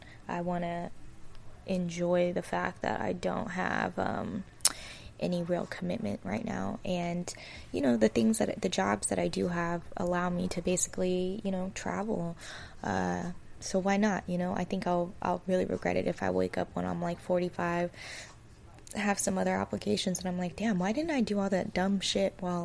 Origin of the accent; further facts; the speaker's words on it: California, United States; now in Los Angeles, United States; So I was raised in the Bay. I was born in Southern California, moved to the Bay at a pretty young age, was raised in the Bay until I was like 19, and then that's when I moved